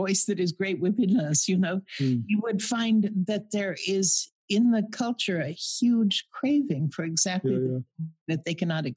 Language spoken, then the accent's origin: English; Mountain West, United States; You know, I grew up in the Mountain West and I virtually never saw a gun.